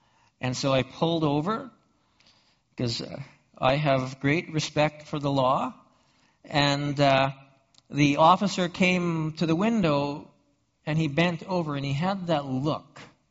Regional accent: Alberta, Canada; but I'm from Alberta. And in Alberta, that kind of turn is legal.

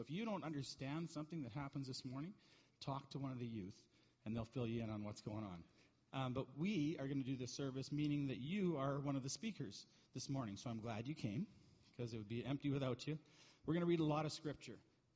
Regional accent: Calgary, Alberta, Canada; and I'm from Calgary. Don't hold that against me.

